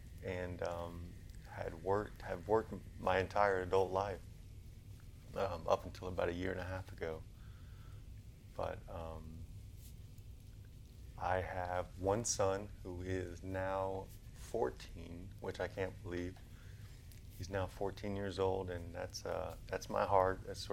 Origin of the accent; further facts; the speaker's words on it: Georgia, United States; We grew up in Gwinnett County, which is about 45 minutes east of here. And I grew up in a middle class family.